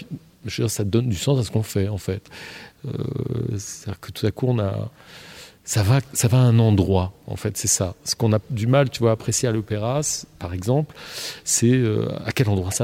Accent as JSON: {"language": "French", "region": "Grand Est", "country": "France", "tie": "born there", "said": "mes origines géographiques. Moi, je suis né en Alsace. Le poids de l'Église protestante est assez assez présent"}